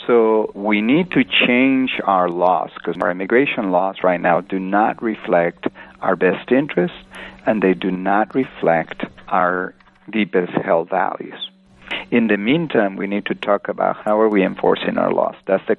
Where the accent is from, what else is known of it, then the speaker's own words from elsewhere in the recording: Guatemala; now in United States; I'm originally from Guatemala, so I had connections to the community there personally. I'm an immigrant myself